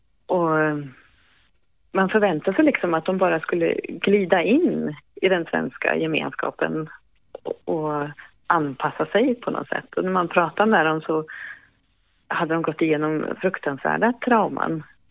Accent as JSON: {"language": "Swedish", "country": "Sweden", "lives_now": "Germany", "said": "jag är ju svensk som bor i Tyskland. Och jag kommer aldrig att bli tysk. Jag kommer alltid att bli svensk i mitt hjärta."}